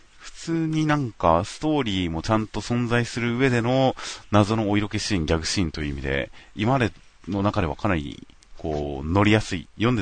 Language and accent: Japanese; Kanagawa, Japan; ちなみに僕の地元の神奈川だったら